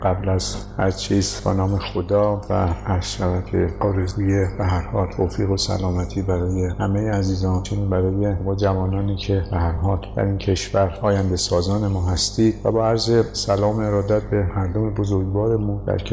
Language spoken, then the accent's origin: Persian; Tehran, Tehran Province, Iran; born there; من بنده سال 1330 تو تهران به دنیا اومدم